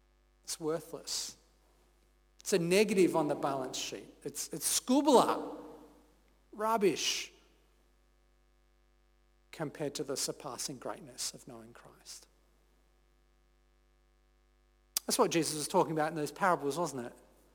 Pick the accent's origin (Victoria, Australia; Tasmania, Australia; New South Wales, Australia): Tasmania, Australia; Hobart; the fact that I'm from Hobart and not Launceston or, God forbid, Burnie.